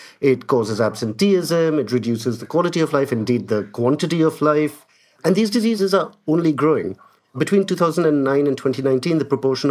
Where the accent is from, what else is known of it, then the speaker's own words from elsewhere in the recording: India; most Indians, including me, will tell you that there's no such thing as Indian food.